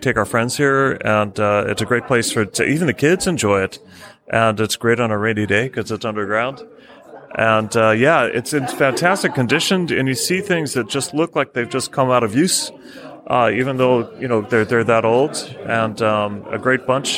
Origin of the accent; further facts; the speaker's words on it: California, United States; now in England; I grew up in California during the 60s, so we always had like the threat of it hanging over us. We had drills in school.